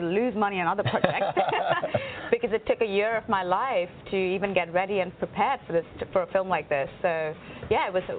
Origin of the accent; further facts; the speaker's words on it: India; and I come from India. We love dancing.